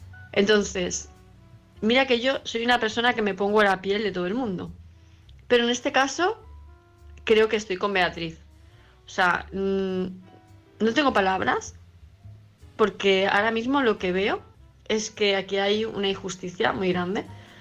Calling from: Palma, Balearic Islands, Spain; de Palma de Mallorca.

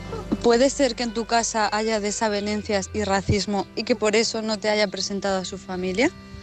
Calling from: Madrid, Community of Madrid, Spain; de Madrid.

